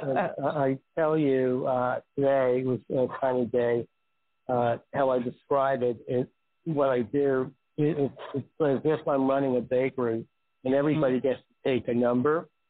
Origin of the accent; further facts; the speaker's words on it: New York City, New York, United States; You know, like I grew up in New York City, and they have alternate side parking rules and regulations.